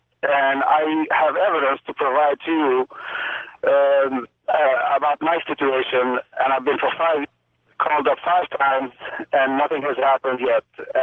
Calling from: San Diego, California, United States; I'm calling from San Diego.

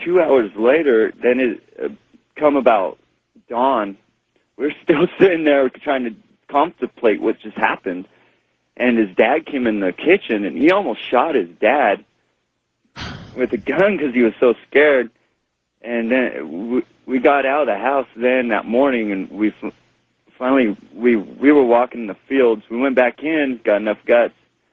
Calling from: Pueblo, Colorado, United States; I'm calling from Pueblo in the Rocky Mountains.

